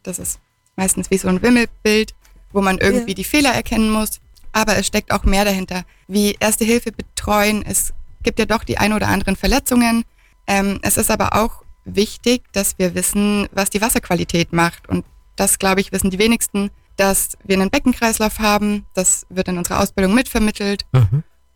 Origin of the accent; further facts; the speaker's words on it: Kempten, Bavaria, Germany; Ja, genau. Ich bin aus Kempten